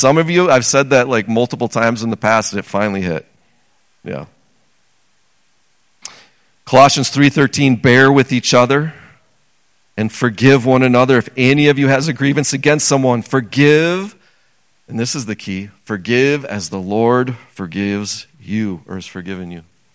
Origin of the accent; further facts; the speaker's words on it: Minnesota, United States; now in Becker, United States; I grew up in Minnesota. I didn't even know of Becker. And here we are.